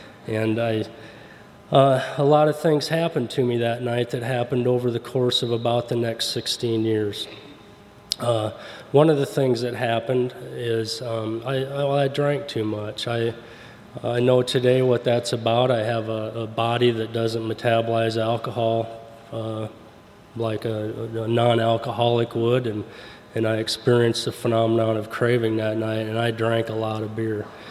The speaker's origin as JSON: {"language": "English", "town": "Cedar Rapids", "region": "Iowa", "country": "United States", "said": "I'm from Cedar Rapids, Iowa."}